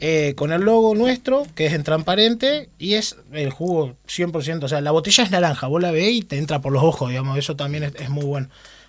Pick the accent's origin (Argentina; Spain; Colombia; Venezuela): Argentina; Paraná, Entre Ríos; Yo soy de acá, de Paraná. Tengo 29 años